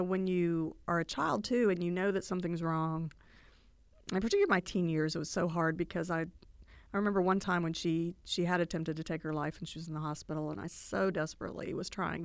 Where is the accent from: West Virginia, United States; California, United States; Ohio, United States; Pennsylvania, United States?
West Virginia, United States; I knew it was probably growing up in West Virginia, I was either going to go to WVU or I was going to go to Marshall.